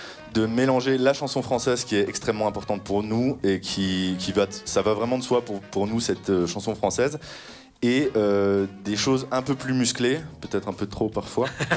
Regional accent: Saint-Dié, Grand Est, France; Saint-Dié. Oui.

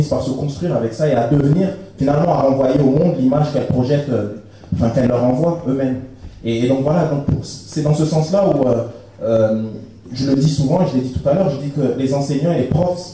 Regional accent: Strasbourg, Grand Est, France; On revient à Strasbourg, au quartier du Neuf. Et en fait, je me considère comme un Strasbourgeois alsacien, puisque j'ai grandi à Strasbourg. Ça fait vraiment partie de moi. Pour moi, l'Alsace. Et donc, quand je suis à Nancy ici, je me sens pas très loin de la maison.

